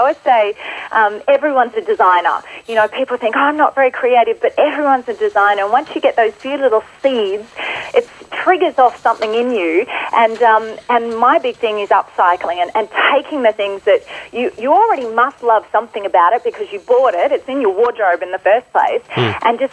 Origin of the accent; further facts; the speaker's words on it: Sydney, New South Wales, Australia; now in Queensland, Australia; I live at the moment in Queensland, and I'm from Sydney originally